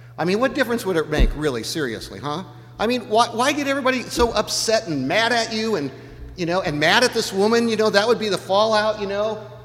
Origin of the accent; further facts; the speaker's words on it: Seattle, Washington, United States; Growing up in Seattle, I knew only one Jewish person.